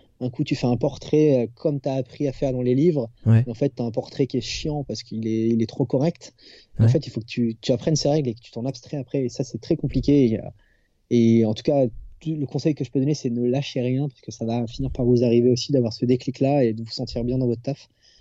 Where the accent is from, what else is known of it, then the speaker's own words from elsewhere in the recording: Réunion, France; j'ai fait un stage à La Réunion, donc là où j'ai grandi 7 ans.